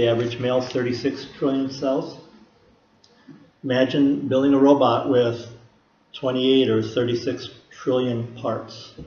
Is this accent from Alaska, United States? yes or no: no; Nekoosa, Wisconsin, United States; When I was young growing up in Nakusa, we didn't travel much as a family. My whole world was pretty much Nakusa, Port Edwards, Wisconsin Rapids. The three towns ran together into each other on the Wisconsin River.